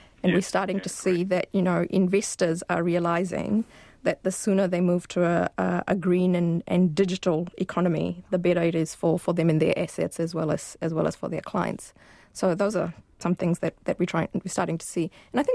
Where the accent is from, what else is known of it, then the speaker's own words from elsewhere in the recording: Fiji; I grew up in Fiji, like I was telling you earlier